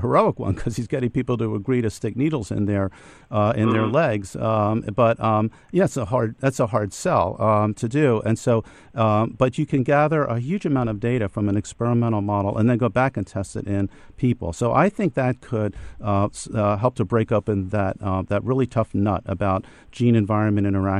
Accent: Harrisburg, Pennsylvania, United States; I'm from Harrisburg, so I remember this.

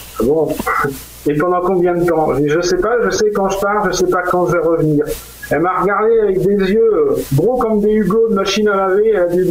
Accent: Brittany, France; born there; Alors, en fait, mes parents habitaient Paris. Moi, je suis né en Bretagne. Okay. Ils ont décidé de revenir à leur source, qui était donc la Bretagne. Moi, je suis né en Bretagne.

